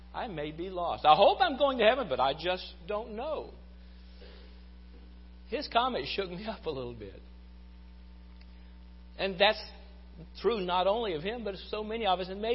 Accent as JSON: {"language": "English", "town": "Athens", "region": "Alabama", "country": "United States", "tie": "born or raised there", "said": "I was raised primarily in Athens, Alabama."}